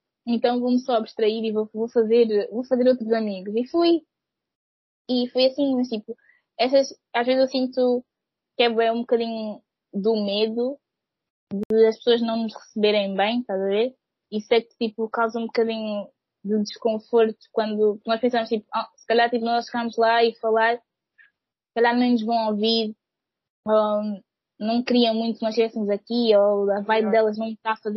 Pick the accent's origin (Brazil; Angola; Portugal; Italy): Portugal; Aveiro, Centro; Porque eu não acho que eu tenha sotaque daqui de Aveiro.